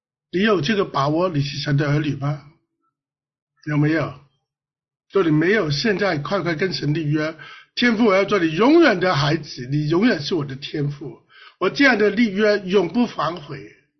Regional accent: Chaozhou, Guangdong, China; 我潮州人叫阿爸啊

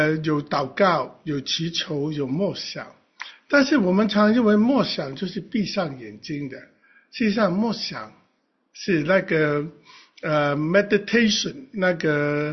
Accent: China; 我们中国人的观念叫做活在当下

